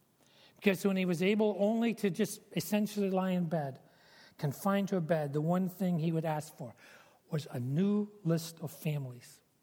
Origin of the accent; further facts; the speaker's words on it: Scotland, United Kingdom; We were both born and raised in Scotland